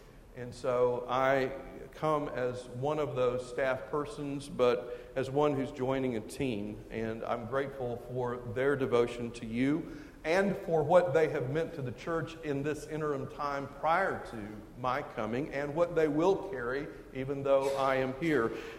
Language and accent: English; Texas, United States; accent: Texan; also born or lived in Oklahoma; but I hail from Texas. You may hear it in the accent. When I was pastoring in Washington, D.C., they never let me forget it. But I was also reared in Oklahoma